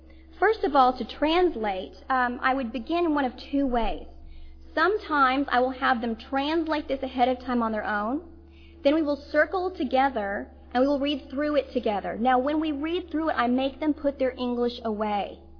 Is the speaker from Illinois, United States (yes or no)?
no; Texas, United States; I'm from Texas, so it's like the Aggies and the Longhorns.